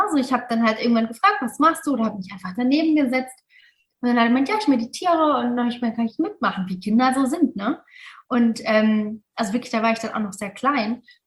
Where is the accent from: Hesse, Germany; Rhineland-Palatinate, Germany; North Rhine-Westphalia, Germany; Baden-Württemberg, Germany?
Rhineland-Palatinate, Germany; Mainz